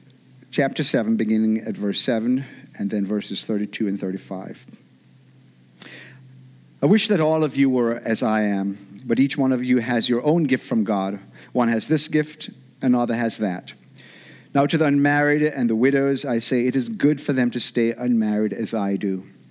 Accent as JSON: {"language": "English", "country": "Jamaica", "tie": "born or raised there", "said": "growing up in Jamaica, we have what we call our Emancipation Day, which is in August, and we always celebrated that."}